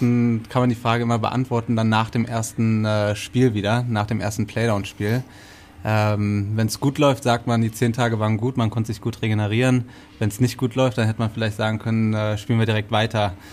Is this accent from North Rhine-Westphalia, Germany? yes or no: yes; Cologne, North Rhine-Westphalia, Germany; born there; now in Rosenheim, Germany; geboren in Köln, 30 Jahre alt, wie du schon gesagt hast, seit kurzem jetzt in Rosenheim